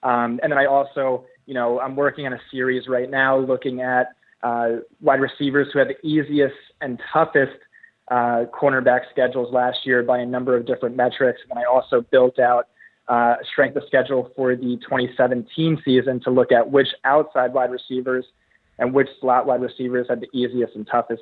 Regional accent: New Jersey, United States; Yeah, I'm from New Jersey. Been playing fantasy since I was like 10 years old.

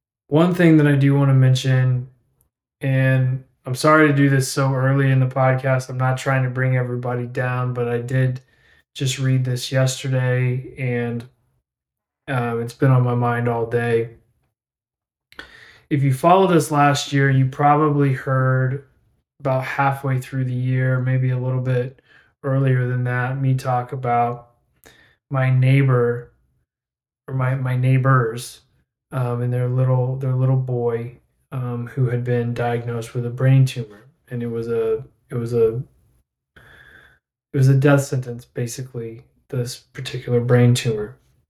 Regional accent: Claremore, Oklahoma, United States; small town of Claremore, Oklahoma. We grew up in some form of conservative Christianity, most of us growing up in the Southern Baptist Convention.

